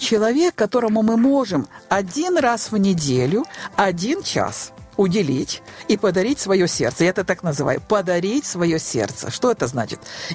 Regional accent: Chernivtsi Oblast, Ukraine; also born or lived in Estonia / Kherson, Ukraine; я сама из Черновицкой области, я была в Черновцах, я была в Эстонии, определенное время жила, я в Херсоне, жила в Херсоне, мы поженились.

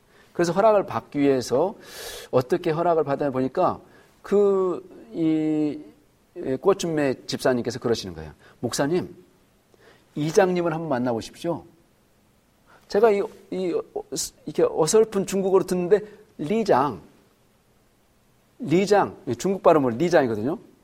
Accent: Jeongeup, North Jeolla, South Korea; moved away as an adult; now in Taiwan; 제 고향 동네, 제가 어렸을 때 태어나서 줄곧 자라서 제가 결혼하였어도 저희 부모님들이 살았던 고향이 정읍시 영원면 신영리입니다.

